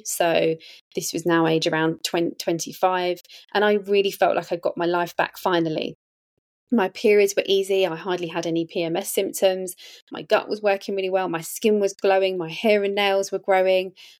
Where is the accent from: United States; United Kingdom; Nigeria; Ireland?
United Kingdom; Wembley, London; So I'm from Wembley in Northwest London, and I'm born to an Irish mum and an Italian dad. And I currently live in Southwest London with my long-term partner, Mark. I've been here for about 12 years now.